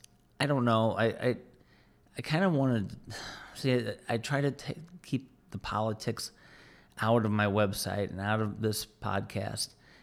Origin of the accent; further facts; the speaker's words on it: United States; as an American, I am sorry, and I am embarrassed, okay, about the way my country has been acting